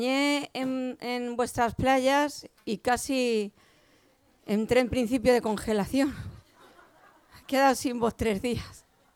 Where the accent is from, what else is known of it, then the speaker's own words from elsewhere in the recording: Madrid, Community of Madrid, Spain; born there; nací en Madrid, tengo 50 años